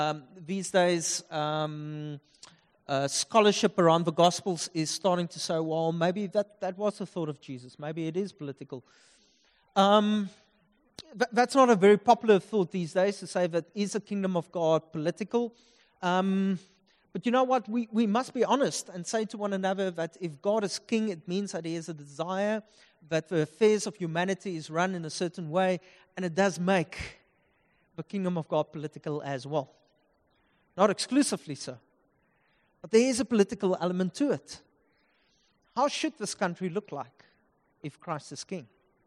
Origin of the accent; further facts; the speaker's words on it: Upington, Northern Cape, South Africa; Yes, I'm from Upington.